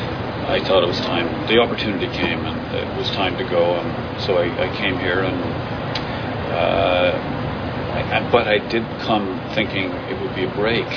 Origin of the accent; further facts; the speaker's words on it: Ireland; like a lot of young fellas when they're growing up in Ireland, I think there's probably lots of young fellas could relate to this.